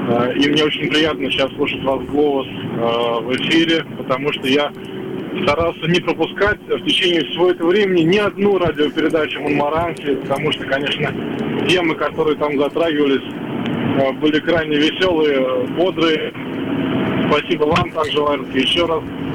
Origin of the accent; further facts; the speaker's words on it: Moscow, Russia; я из Москвы.